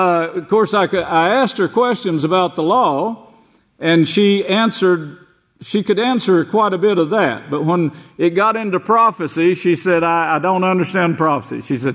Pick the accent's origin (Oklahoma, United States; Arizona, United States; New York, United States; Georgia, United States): Oklahoma, United States; In fact, I look forward to it because we would always sit down. This was in Oklahoma. We had no electricity, no television sets, no